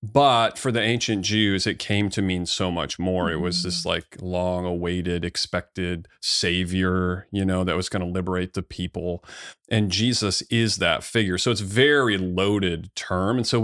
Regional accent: Lowell, Massachusetts, United States; I feel that I'm more Lowell than most Lowell people because I come from a very blue-collar family. You know, it was all trucks and camo and hunting and NASCAR.

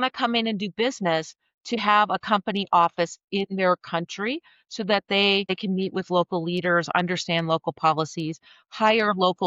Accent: United States; Because I might know what I know from my background in the space industry, being an American

